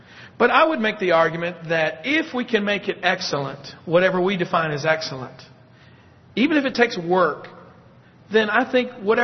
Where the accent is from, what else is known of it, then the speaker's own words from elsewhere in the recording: Tennessee, United States; Now, when I grew up in West Tennessee, the congregation that I was a part of would bring